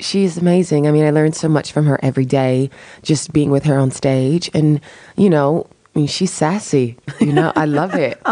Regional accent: the South, United States; accent: southern; Yes, my little southern accent.

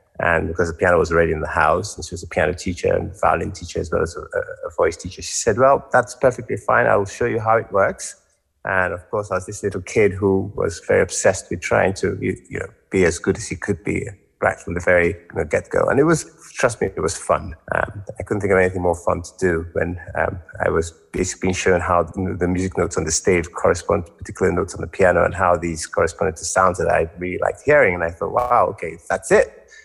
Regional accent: Nigeria; growing up in Nigeria at the time

